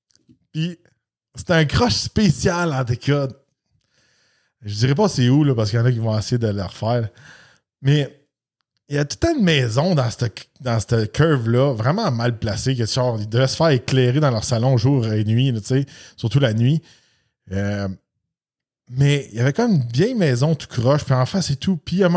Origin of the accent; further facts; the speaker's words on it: Napierville, Quebec, Canada; Moi, j'ai grandi en Napierville.